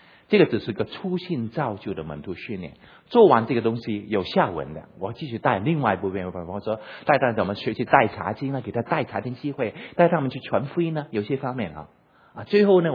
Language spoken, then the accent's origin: Chinese; China; 现在现在福音来到我们中国人时代，今天能够成为一个中国人的基督徒啊，是特别蒙恩的。